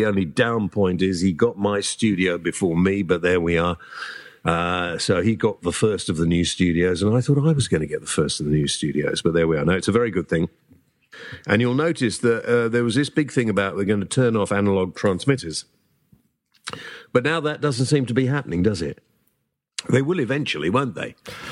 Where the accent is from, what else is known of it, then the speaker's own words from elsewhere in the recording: United Kingdom; we're British